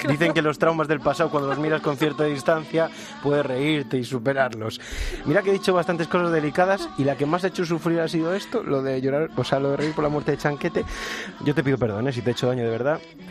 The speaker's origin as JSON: {"language": "Spanish", "region": "Galicia", "country": "Spain", "said": "Si es que Galicia es diferente, ahora los científicos miran a mi tierra para saber cuál es el secreto de la longevidad."}